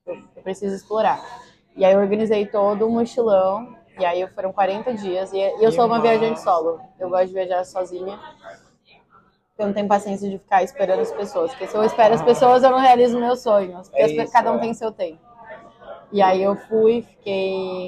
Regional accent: São Paulo, Brazil; aí eu sou de São Paulo, mas eu já, como eu já tinha essa coisa de querer morar fora, ir pra fora do país

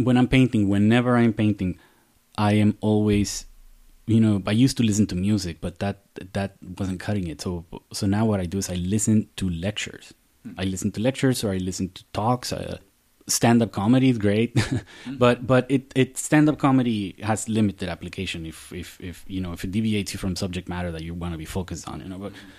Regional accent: Baja California, Mexico; a story about me growing up in the Baja California desert, which was surreal from beginning to end.

